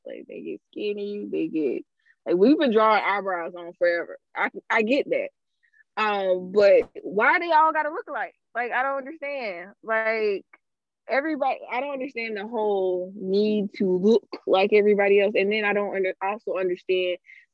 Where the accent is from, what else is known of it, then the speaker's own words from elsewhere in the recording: Candace, South Carolina, United States; Okay, I'm from Candace, South Carolina. that's what we do.